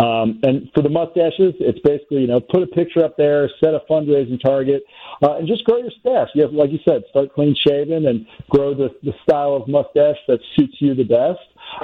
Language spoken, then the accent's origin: English; Cincinnati, Ohio, United States; moved away as an adult; now in Los Angeles, United States; I'm originally from Cincinnati, Ohio. I moved from the Midwest out to LA for law school back in 2009.